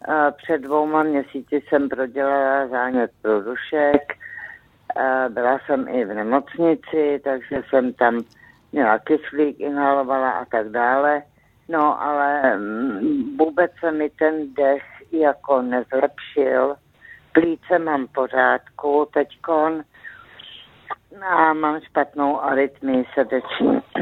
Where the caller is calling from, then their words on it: Prague, Czechia; z Prahy, je mi 73 let